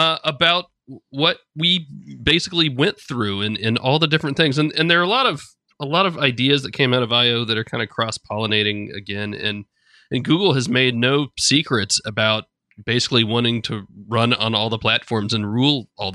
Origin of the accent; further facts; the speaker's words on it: Florida, United States; And I'm from Florida